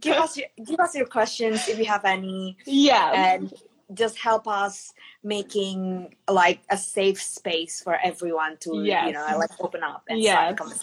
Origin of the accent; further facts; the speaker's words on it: Indonesia; English is a second language; now in Australia; So me myself is in Indonesian, and yeah, I was born in Indo, so I was raised in Indo, so I know how it is back at home. So I'm in the and I've been in Australia for the past 5 years